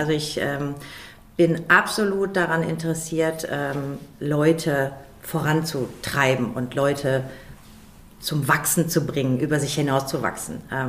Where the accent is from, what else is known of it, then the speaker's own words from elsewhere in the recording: Soest, North Rhine-Westphalia, Germany; Ich bin auf dem Bauernhof groß geworden, diese ersten 6 Jahre. Mein Patenonkel hat einen Bauernhof besessen, da haben wir die ersten 6 Jahre gewohnt. Dann sind wir über die Firma gezogen. In Ampen, in Soest.